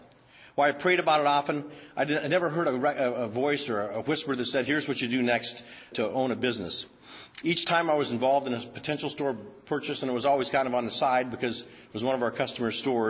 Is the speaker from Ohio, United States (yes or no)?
no; Montana, United States; I grew up in Montana in a ranch with 7 brothers and 1 sisters.